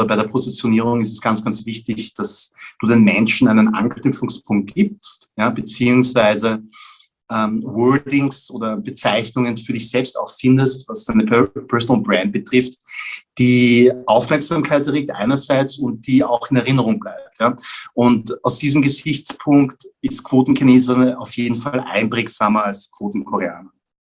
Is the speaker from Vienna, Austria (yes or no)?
yes; Vienna, Austria; ich bin in Wien geboren und aufgewachsen.